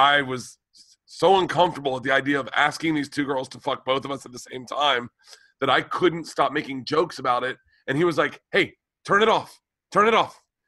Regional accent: Tampa, Florida, United States; I grew up in Tampa. When I was a kid, it's interesting.

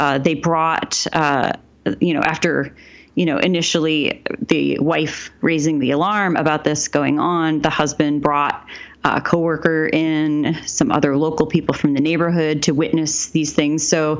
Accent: Portland, United States; The house I grew up in here in Portland

